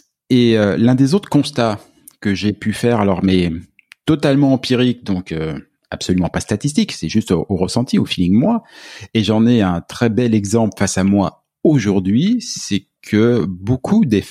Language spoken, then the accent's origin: French; France; puisque je suis français